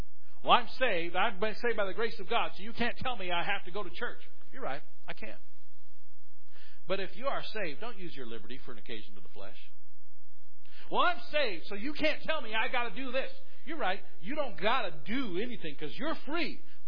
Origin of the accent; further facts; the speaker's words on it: United States; But as an American, I'm disappointed, and I do desire a better country.